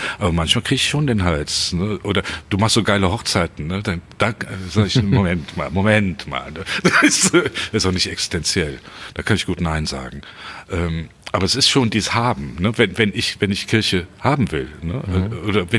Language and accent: German; Cologne, North Rhine-Westphalia, Germany; also born or lived in Bonn; Ich bin Südstädter, also ich bin Kölner.